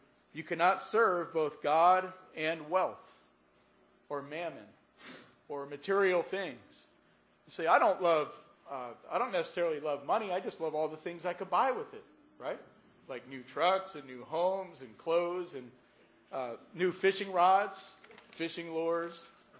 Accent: Pennsylvania, United States; now in California, United States; I was blessed to be raised, born and raised in Pennsylvania. I love those Pennsylvania cornfields.

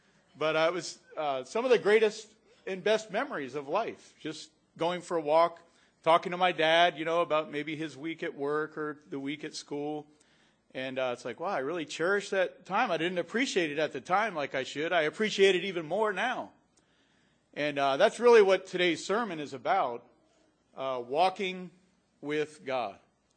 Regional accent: Pennsylvania, United States; You know, growing up in Pennsylvania, I guess the older you get, I don't know, I tend to reflect back and think about good memories.

